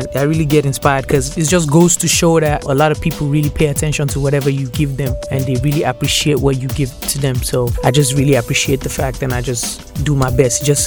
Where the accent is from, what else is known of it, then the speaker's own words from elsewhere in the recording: Edo, Nigeria; I'm from Edo State, actually.